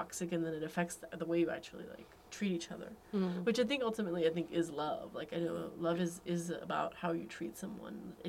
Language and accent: English; Irvine, California, United States; now in Los Angeles, United States; Because, you know, I grew up in Irvine, specifically